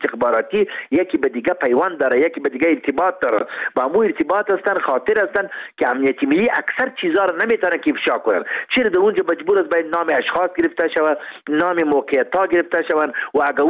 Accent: Kandahar, Afghanistan; ما از خودم از قندهار هستیم، 14 سالم وکیل پارلمانش بودم، نمایندیش بودم.

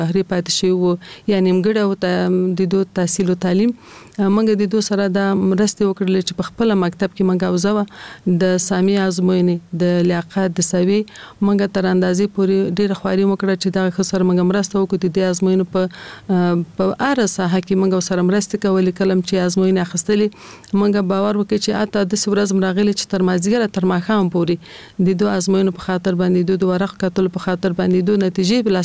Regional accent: Kabul, Afghanistan; په کال 1940 کال کې زه په کابل ښار کې زیږیدلی یم. زیږون مې په کابل کې شوی دی او ژوند مې هم د کابل ښار په 15 ناحیه کې، یعنی د خوشحال مینې منطقه کې ما ژوند کړی دی.

